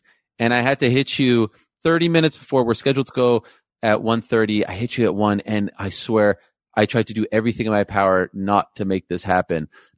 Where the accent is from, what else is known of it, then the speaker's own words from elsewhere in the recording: Canada; especially working for the CBC as a Canadian.